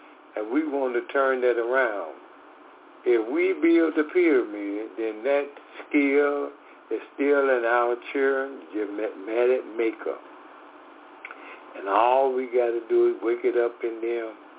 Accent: Decatur, Georgia, United States; We are from Decatur, Georgia. … we are from Decatur, Georgia.

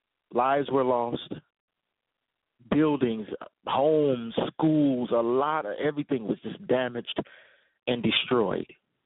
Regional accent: Chicago, Illinois, United States; man, my hometown, Chi-Town, and my fam … will finally be here.

